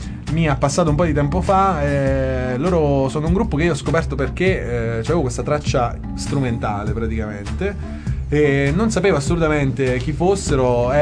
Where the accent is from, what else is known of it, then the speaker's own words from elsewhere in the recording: Ogliastro, Campania, Italy; Tutti i ragazzi del paesiello di Ogliastro, il mio paese.